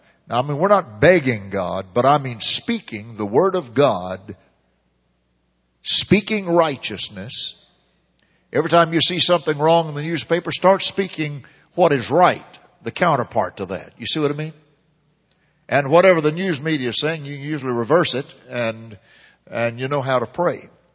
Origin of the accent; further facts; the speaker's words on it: United States; I am an American, and I'm proud of my nation, righteously proud